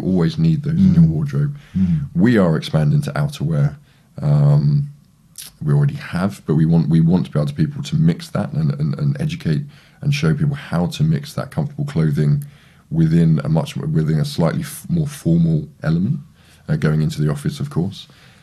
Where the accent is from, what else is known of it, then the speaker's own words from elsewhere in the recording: United Kingdom; I'm very British.